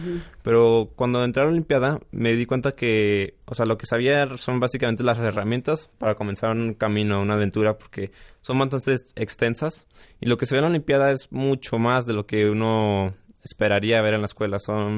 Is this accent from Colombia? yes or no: no; Aguascalientes, Mexico; also born or lived in abroad; Bueno, yo tengo 18 años, soy de Aguascalientes. Y prácticamente, bueno, vivo en Aguascalientes desde los 4 años.